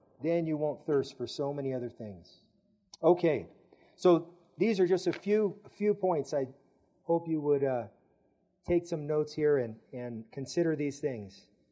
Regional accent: Riverside, California, United States; LA. Yeah, I'm from Riverside.

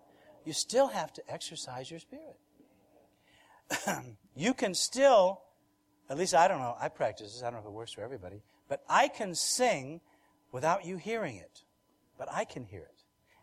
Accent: New York, United States; I'm from New York.

